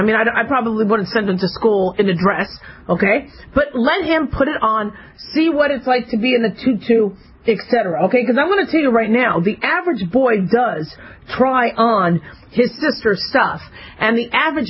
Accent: Phoenix, Arizona, United States; So I always had to have my legs covered, which was really, really kind of hard to do, you know, growing up in Phoenix, Arizona in the heat.

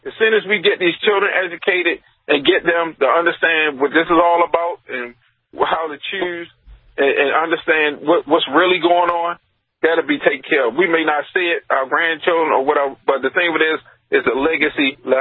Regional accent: United States; or don't like me because, let me stop, because I'm an American.

